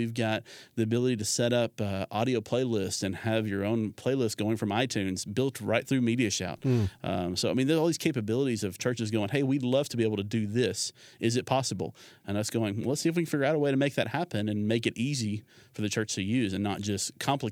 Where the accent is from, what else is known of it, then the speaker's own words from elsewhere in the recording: Kentucky, United States; Well, I grew up in Kentucky, so I completely understand the ice and the hills and all that.